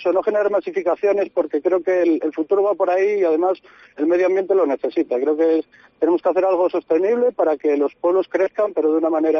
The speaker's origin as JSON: {"language": "Spanish", "town": "Ponferrada", "region": "Castile and León", "country": "Spain", "said": "porque yo mismo, que soy de Ponferrada, no los conocía"}